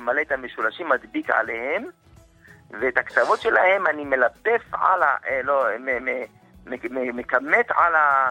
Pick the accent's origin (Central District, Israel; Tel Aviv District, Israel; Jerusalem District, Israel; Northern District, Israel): Jerusalem District, Israel; Jerusalem; אני מירושלים.